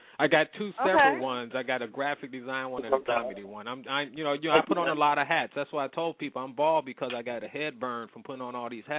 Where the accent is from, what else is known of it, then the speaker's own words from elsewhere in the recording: Detroit, Michigan, United States; I'm a comedian from Detroit.